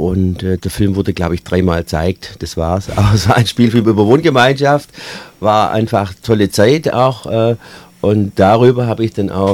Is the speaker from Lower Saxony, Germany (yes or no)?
no; Eislingen, Baden-Württemberg, Germany; now in Reutlingen, Germany; weil ich bin hier nach Reutlingen gekommen, ich bin eigentlich aus Eislingen bei Göbingen.